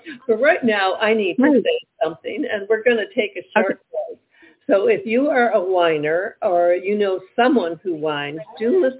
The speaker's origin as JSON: {"language": "English", "town": "Detroit", "region": "Michigan", "country": "United States", "tie": "born or raised there", "said": "I grew up in Detroit, Michigan, and on the corner of our street, there was a large funeral home"}